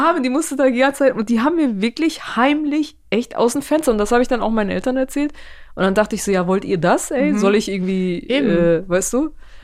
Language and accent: German; Geesthacht, Schleswig-Holstein, Germany; Weil ich komme aus Geesthacht und das sind auch 30.000. Hm. Also da bin ich auch aufgewachsen.